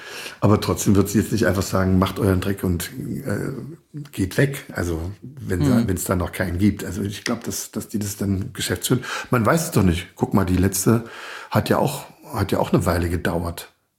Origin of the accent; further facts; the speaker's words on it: East Germany, Germany; ich komme aus der DDR